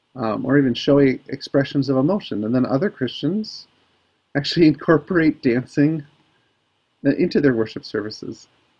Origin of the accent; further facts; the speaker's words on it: United States; particularly I'm from the States, so it is hurting my heart.